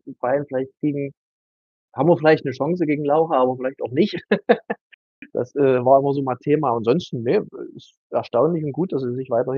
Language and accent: German; Saxony-Anhalt, Germany; für uns als Burgenländer